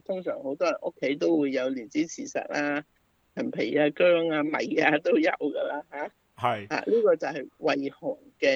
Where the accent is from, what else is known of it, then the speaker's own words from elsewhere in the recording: China; 你知我哋中國人有句話咧，叫做中庸之道